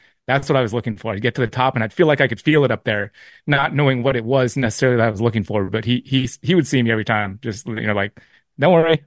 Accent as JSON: {"language": "English", "town": "Hayward", "region": "California", "country": "United States", "tie": "born there", "said": "I was born in Hayward, California."}